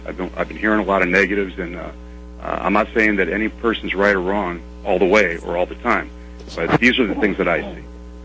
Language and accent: English; New Jersey, United States; I grew up in New Jersey as a kid around a lot of Jews. I'm not Jewish.